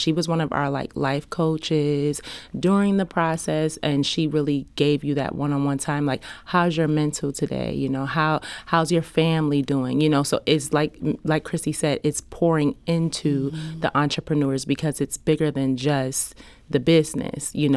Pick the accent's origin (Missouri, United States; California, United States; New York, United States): New York, United States; New York City; So I'm from the Bronx.